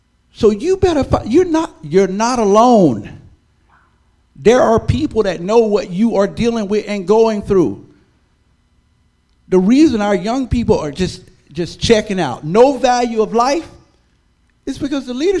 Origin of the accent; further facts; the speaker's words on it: Baldwin, Florida, United States; also born or lived in Chiefland; If I'd have been listening to my story that I grew up in Baldwin, poor, my family divorced